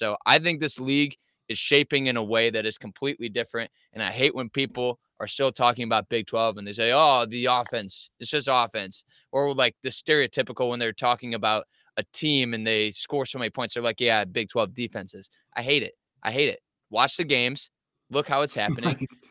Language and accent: English; Michigan, United States; And I'm from Big Ten country. I root for Michigan State. I lived in Michigan. That's what I grew up looking football